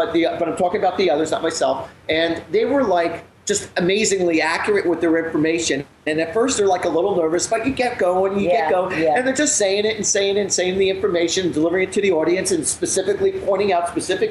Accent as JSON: {"language": "English", "country": "United States", "said": "But they don't know that I'm American if I speak like this"}